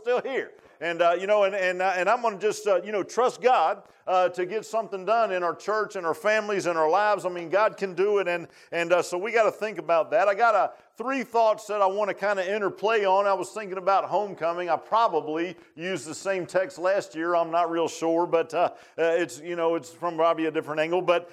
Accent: Virginia Beach, Virginia, United States; You know, I grew up in Virginia Beach. Everybody said, man, why do you want to leave Virginia Beach and come to the mountains?

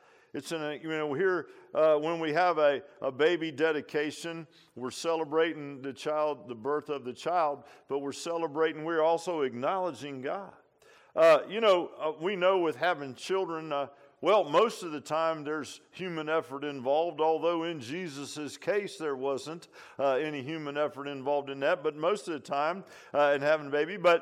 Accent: Virginia Beach, Virginia, United States; I look back when I grew up in Virginia Beach, and I was thinking about my upbringing.

